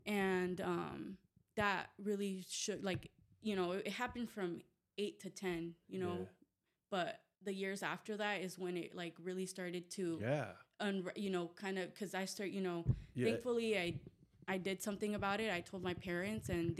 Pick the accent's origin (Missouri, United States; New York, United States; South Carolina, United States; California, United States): California, United States; Vista; also born or lived in Oceanside; Well, I was born in Oceanside, raised in Vista, and I lived there all my life up to like 20.